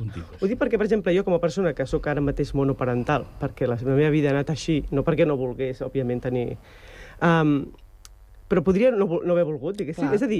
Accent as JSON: {"language": "Catalan", "town": "L'Hospitalet de Llobregat", "region": "Catalonia", "country": "Spain", "tie": "born there", "said": "Sí, tot i que el DNI posa nacida en Hospitalet del Llobregat. Perquè vaig néixer a la Creu Roja d'Hospitalet del Llobregat i no van canviar el lloc."}